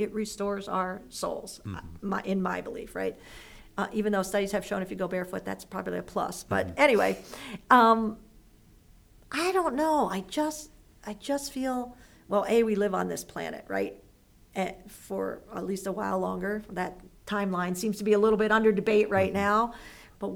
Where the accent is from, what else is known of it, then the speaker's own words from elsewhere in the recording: West Virginia, United States; I didn't grow up here, but I have come to really love this state flat as I feel that it is growing up in West Virginia.